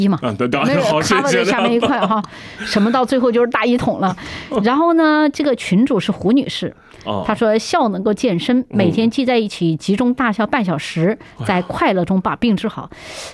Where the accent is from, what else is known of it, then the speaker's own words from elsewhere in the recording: Sichuan, China; 我说我们四川人有些四川话很怪的